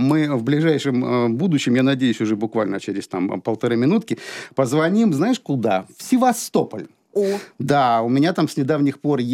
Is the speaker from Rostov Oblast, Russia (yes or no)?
yes; Rostov-on-Don, Rostov Oblast, Russia; Ну и как истинный ростовчанин, иду там, где мне нужно.